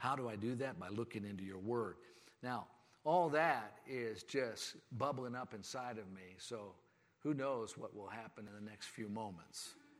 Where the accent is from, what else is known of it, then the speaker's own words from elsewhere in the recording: United States; born there; I'm an American, born in this country, thankful for this country.